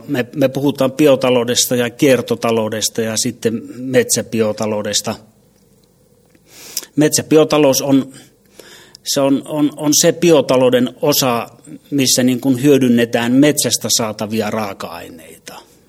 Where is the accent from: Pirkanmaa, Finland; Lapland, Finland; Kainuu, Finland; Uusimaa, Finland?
Kainuu, Finland; olen ihan perus kainuulainen kaveri